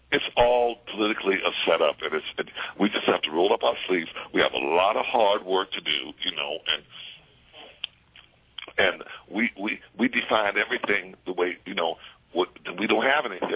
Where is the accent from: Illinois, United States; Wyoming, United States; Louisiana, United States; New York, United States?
Louisiana, United States; New Orleans; because I'm from, you know, that voodoo place from, you know, where I'm from New Orleans, the voodoo